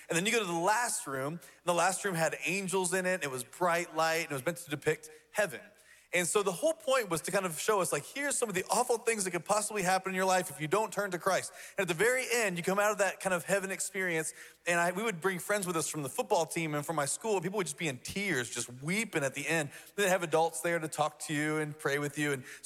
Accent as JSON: {"language": "English", "town": "Van", "region": "Texas", "country": "United States", "tie": "born or raised there", "said": "My family and I, when I was a kid in middle school, we grew up in East Texas. And while we were in East Texas, I grew up my whole life as a Methodist kid. We moved to East Texas."}